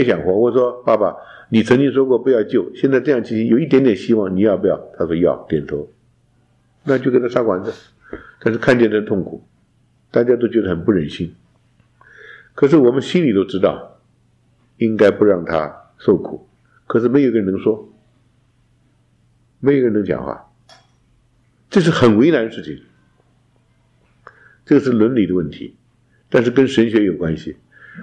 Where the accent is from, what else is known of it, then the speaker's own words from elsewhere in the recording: China; 我们中国人讲鸟之将死其鸣也哀，人之将亡其言也善。